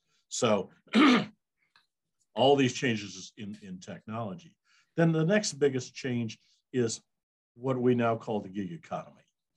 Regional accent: Iowa, United States; I'm a Midwestern boy. I grew up in Iowa.

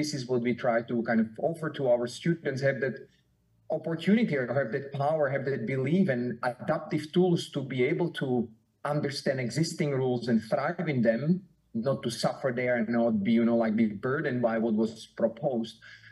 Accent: Slovakia; English is a second language; I am coming from Slovakia. I was growing in a very mountainary kind of landscape. So I was in the mountains a lot

